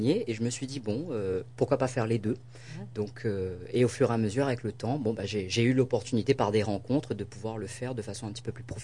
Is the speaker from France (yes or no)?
yes; Réunion, France; first language Réunion Creole; je parle créole réunionnais, je suis français et je parle anglais.